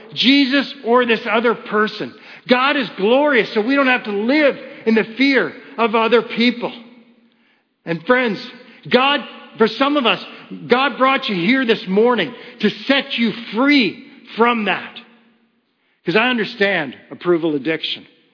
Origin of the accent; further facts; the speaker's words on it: Kitchener, Ontario, Canada; I grew up in Kitchener, Ontario.